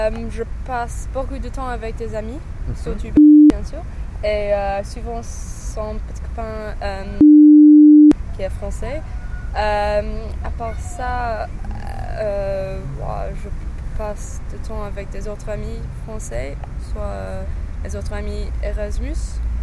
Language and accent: French; England, United Kingdom; French is a second language; Et ce week-end, je suis rentrée chez moi en Angleterre pour voir ma famille